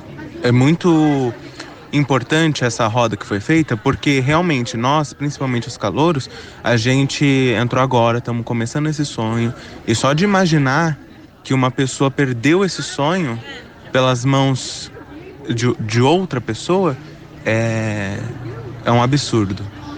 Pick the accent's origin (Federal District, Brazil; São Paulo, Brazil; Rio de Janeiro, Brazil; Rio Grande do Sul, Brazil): São Paulo, Brazil; Ribeirão Preto; now in Londrina, Brazil; Eu não sou de Londrina, eu vim de Ribeirão Preto, São Paulo